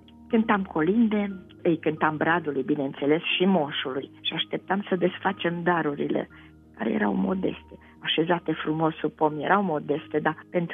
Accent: Banat, Romania; am copilărit undeva în Banat

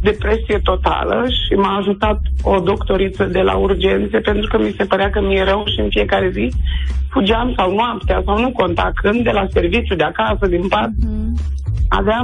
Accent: Roman, Neamț County, Romania; și sunt din Roma, în județul Neamț.

